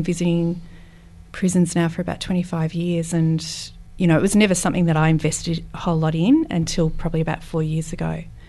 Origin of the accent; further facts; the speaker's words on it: Geelong, Victoria, Australia; I grew up in Geelong.